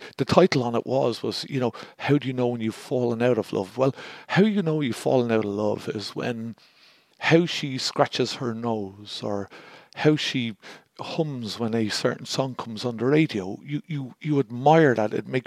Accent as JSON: {"language": "English", "town": "Dublin", "region": "Leinster", "country": "Ireland", "accent": "Dublin", "said": "being that my accent is of Dublin and Ireland"}